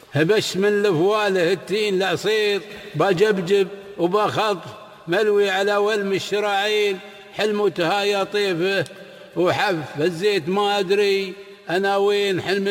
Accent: United Arab Emirates; أنا إماراتي.

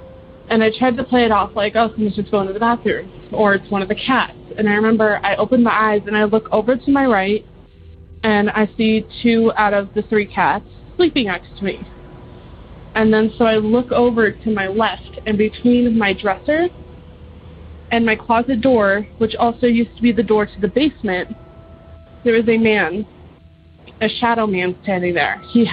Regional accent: Prescott, Arizona, United States; I am from Prescott, Arizona.

